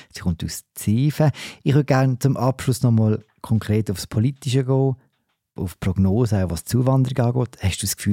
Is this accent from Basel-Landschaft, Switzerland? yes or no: yes; Basel-Landschaft, Switzerland; was mich natürlich wegen meiner Heimat sehr interessiert, dass die bei uns im Oberbaselbiet kommen.